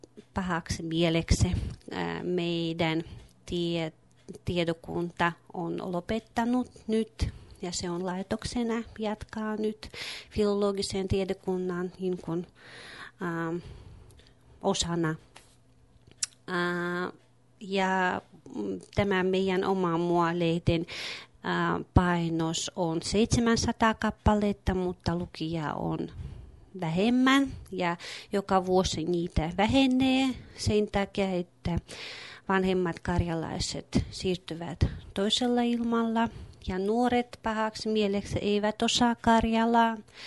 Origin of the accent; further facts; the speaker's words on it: Republic of Karelia, Russia; minä olen Präsän piiristä kotoisin ja olen livviläinen karjalainen. Olen 38-vuotias.